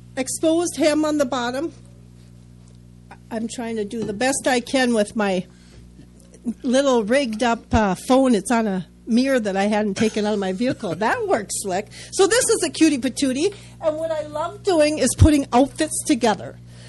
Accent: Minnesota, United States; And we're from Minnesota.

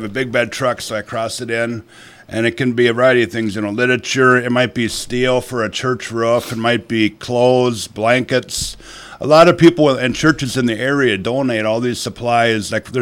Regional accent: Madison, Minnesota, United States; I'm from Madison, Minnesota. Graduated in 1988, quite a while ago now.

